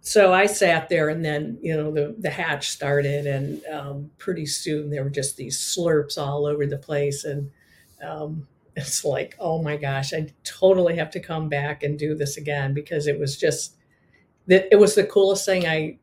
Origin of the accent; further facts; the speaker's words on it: Saline, Michigan, United States; I grew up in a very small town, Saline, just south of Ann Arbor, Michigan. And it was truly a tiny town at that time with one traffic light. It was a farming town